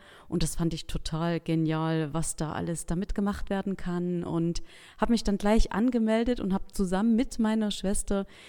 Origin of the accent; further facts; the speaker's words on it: Geringswalde, Saxony, Germany; ich komme aus Geringswalde, das ist in Mittelsachsen